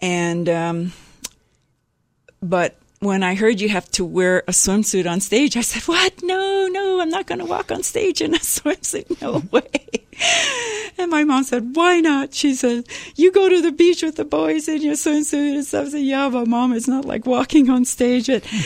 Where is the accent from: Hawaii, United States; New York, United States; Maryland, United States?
Hawaii, United States; Kihei; also born or lived in Oahu; In a little town on Maui called Kihei. I grew up as a farmer's daughter, the eldest of eight children, and so I worked on a farm until I was 12